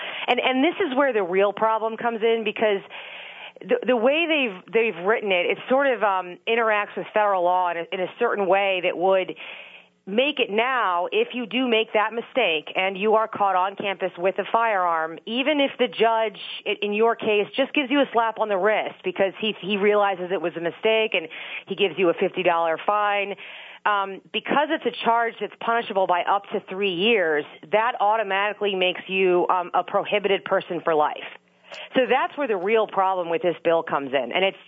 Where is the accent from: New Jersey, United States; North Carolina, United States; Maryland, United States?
Maryland, United States; I'm from Maryland, so.